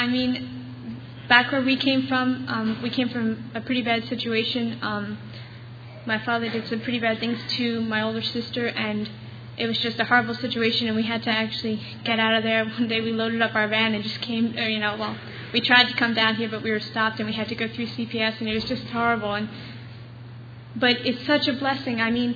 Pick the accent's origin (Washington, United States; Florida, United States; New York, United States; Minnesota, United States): New York, United States; Amity Harbor; now in Myerstown, United States; Originally, though, 3 months ago we moved, and so originally I'm from Amity Harbor in Long Island, New York.